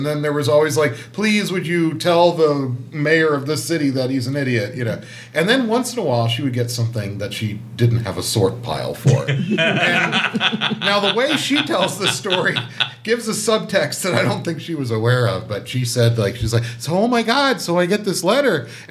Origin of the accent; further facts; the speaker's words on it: McLean, Virginia, United States; I grew up in the McLean area near the CIA and the FBI